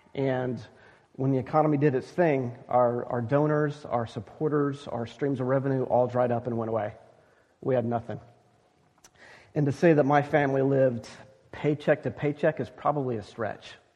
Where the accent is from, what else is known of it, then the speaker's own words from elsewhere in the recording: Atlanta, Georgia, United States; I am originally from Atlanta, Georgia. Go Braves, Falcons, Hawks, Georgia Tech, et cetera, et cetera. I'm all teams Atlanta.